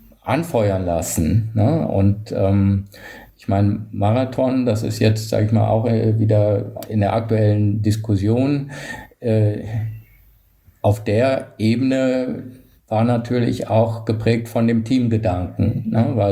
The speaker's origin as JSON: {"language": "German", "region": "Berlin", "country": "Germany", "tie": "born or raised there", "said": "wir waren damals in Berlin, mein Vater war Langstreckler beim STC, ich bin in der Leichtathletik groß geworden"}